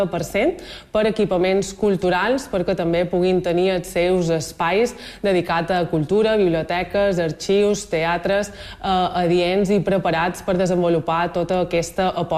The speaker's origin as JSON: {"language": "Catalan", "region": "Balearic Islands", "country": "Spain", "said": "ens connecta tots com a mallorquins"}